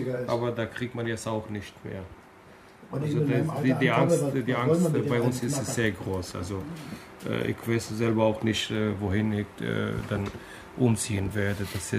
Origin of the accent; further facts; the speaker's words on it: Berlin, Germany; Ich lebe seit 40 Jahren hier in Kreuzberg und Kreuzberg ist meine Heimat. Und es ist wirklich bei mir so seelisch. Es ist schwer, dass ich so dann aus Kreuzberg raus muss. Also ich war 10 Jahre gewesen, als ich hier nach Kreuzberg kam und jetzt bin ich 50